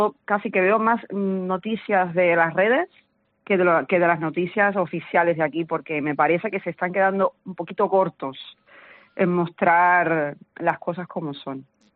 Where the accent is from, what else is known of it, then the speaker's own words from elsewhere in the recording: Cuba; soy una cubana más que está viviendo con muchísima inquietud los momentos que está por los que está pasando Cuba